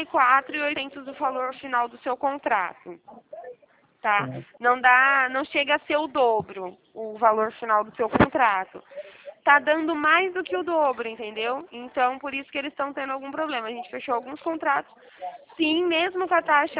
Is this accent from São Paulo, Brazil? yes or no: yes; Araras, São Paulo, Brazil; eu sou paulista, sim. Mas vou te mandar um oi. Olha, eu sou bem do interior mesmo, sou aqui da cidade de Araras, interior de São Paulo, tá?